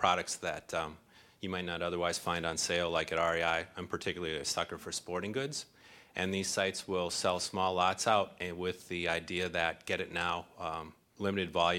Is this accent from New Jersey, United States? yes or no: no; Minneapolis, Minnesota, United States; from Minneapolis.